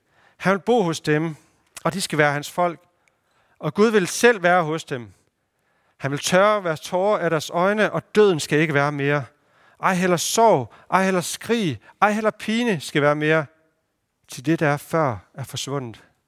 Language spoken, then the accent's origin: Danish; Aalborg, North Denmark Region, Denmark; also born or lived in Copenhagen; jeg har boet i København, god tid, men jeg er bare ikke storbysmenneske på den måde. Jeg kommer fra Aalborg, men det var helt ude i kanten af Aalborg med marker rundt omkring